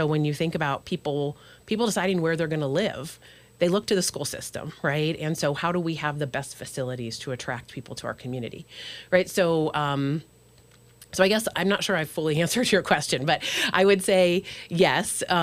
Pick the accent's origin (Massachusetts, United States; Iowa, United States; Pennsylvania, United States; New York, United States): Massachusetts, United States; Worcester; So I am born and raised in Worcester. I'm a Worcester High School alum.